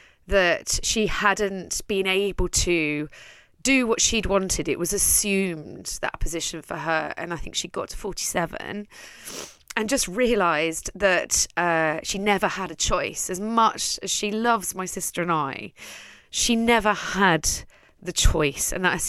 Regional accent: Netherlands; English is a second language; now in London, United Kingdom; And I'm from Holland. I'm Dutch. I raised one daughter there.

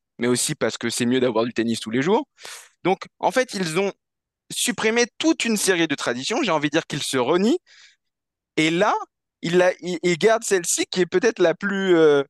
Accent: France

